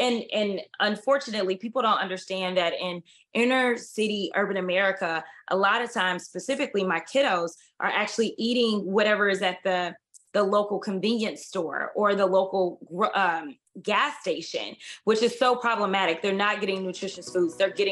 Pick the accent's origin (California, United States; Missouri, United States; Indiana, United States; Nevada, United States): Missouri, United States; St. Louis; now in Texas, United States; I grew up in St. Louis, Missouri, and it was not on a farm.